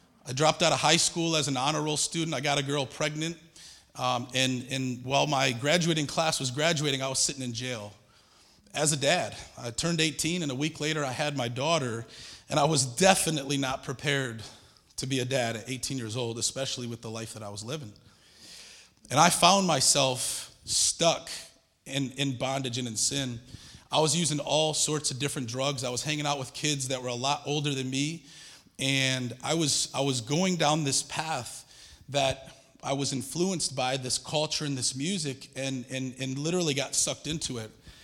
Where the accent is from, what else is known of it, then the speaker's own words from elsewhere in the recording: Redford, Michigan, United States; also born or lived in Taylor; I grew up in Redford, not too far from here, and then moved downriver to Taylor.